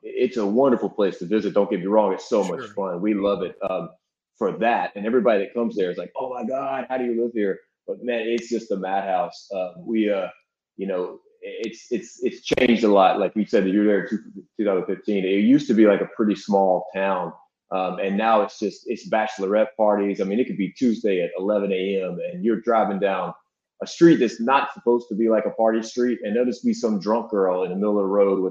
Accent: South Carolina, United States; I grew up in South Carolina and this is home.

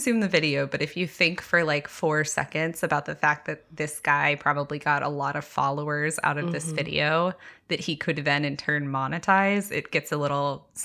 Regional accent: Texas, United States; I grew up very evangelical in Texas and was taught, you know, that gossip was a sin

